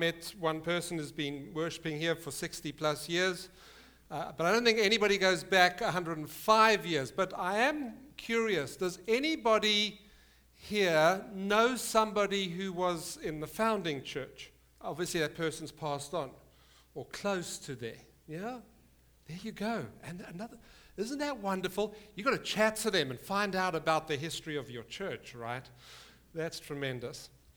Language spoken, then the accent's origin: English; Orillia, Ontario, Canada; accent: Orillia; So here you go, here I am with my Orillia accent.